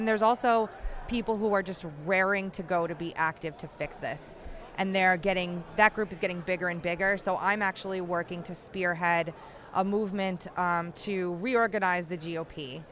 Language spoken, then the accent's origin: English; South Carolina, United States; I am from South Carolina, and it has rained every day for the past month.